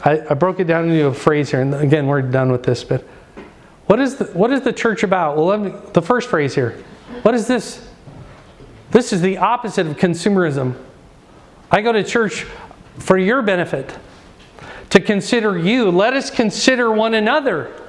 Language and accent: English; Fort Dodge, Iowa, United States; You know, I grew up with Catholics in Fort Dodge.